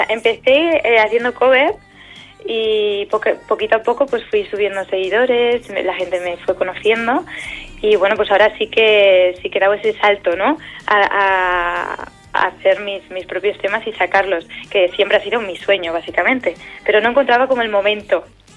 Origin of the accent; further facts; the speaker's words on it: Pedrosa de Duero, Castile and León, Spain; soy cantautora de Burgos y que bueno, que está intentando hacerse un huequito en este mundo tan difícil y tan bonito a la vez.